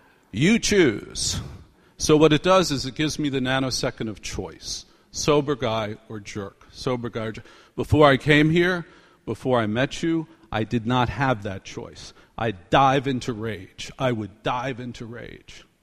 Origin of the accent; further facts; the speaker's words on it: New York, United States; And I'm like, I'm a New Yorker, please.